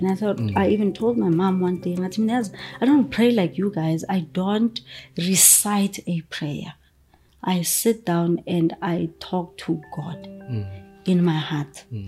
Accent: Mabopane, Gauteng, South Africa; when I was growing up in Mabopane, no TV, nothing.

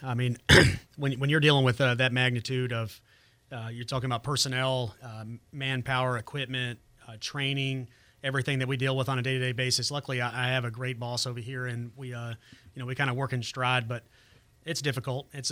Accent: New Orleans, Louisiana, United States; And then I went to my hometown of New Orleans, Louisiana.

